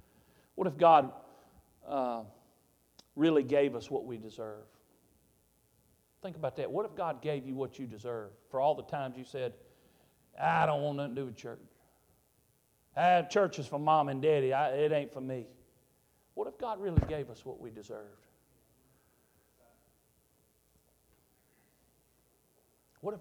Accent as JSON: {"language": "English", "town": "Hampton", "country": "United States", "tie": "born or raised there", "said": "I said, well, I grew up in Hampton."}